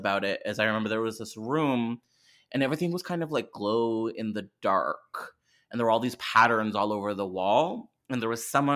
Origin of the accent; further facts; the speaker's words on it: Canada; I'm Canadian.